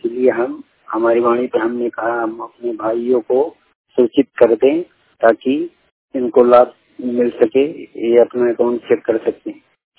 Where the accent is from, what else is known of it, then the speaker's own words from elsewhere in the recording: Barabanki, Uttar Pradesh, India; मैं उत्तर प्रदेश जिला बाराबंकी का रहने वाला हूँ।